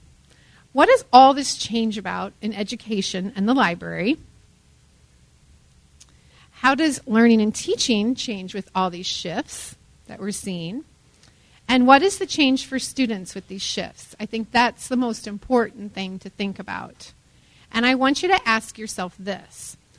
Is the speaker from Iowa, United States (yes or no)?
yes; Shellsburg, Iowa, United States; I am from Iowa. I grew up in eastern Iowa in Shellsburg on a farm surrounded by cornfields.